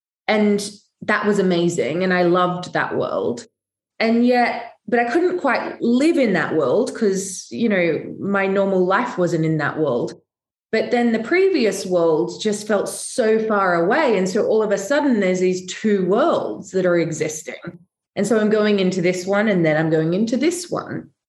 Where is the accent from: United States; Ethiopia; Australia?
Australia; moved away as an adult; now in United Kingdom; I grew up in Australia, I now live here in the UK. And it happened because like when I was 18, I just like had to go.